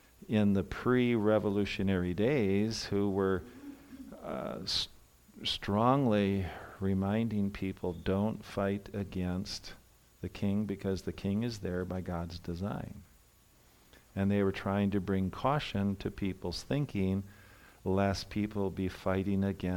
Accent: United States; especially for us as Americans who think that we can.

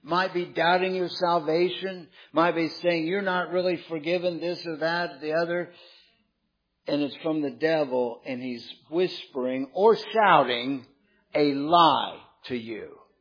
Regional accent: Florida, United States; We had a garage door in the house I grew up in Florida.

